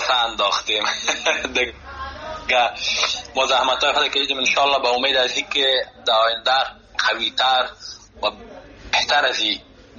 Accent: Afghanistan; چون خودم از افغانستان آمدم دیجه به مسابقات

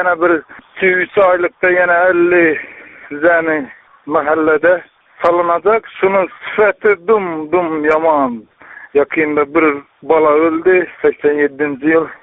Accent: Khanqa, Khorezm Region, Uzbekistan; Xonqadan, Xonqadanman.

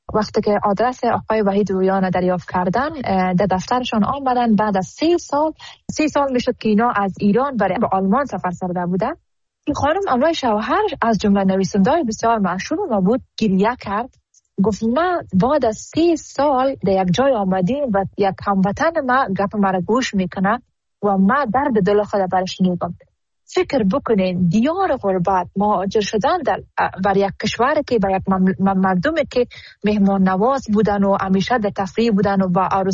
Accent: Afghanistan

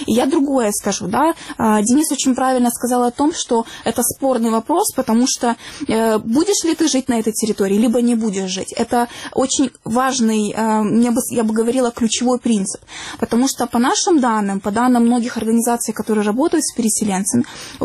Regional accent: Crimea, Ukraine; moved away; Я из Крыма выехала 9 лет назад, да, и я не являюсь вынужденной переселенкой.

